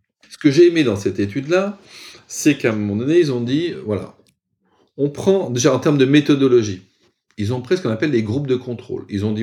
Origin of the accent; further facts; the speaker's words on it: France; en tant que français